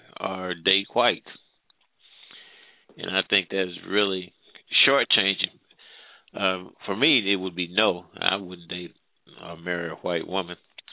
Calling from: Midwest, United States; I'm calling from the Midwest.

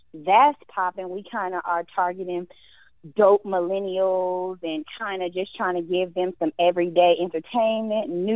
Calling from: Atlanta, Georgia, United States; I am in Atlanta, Georgia.

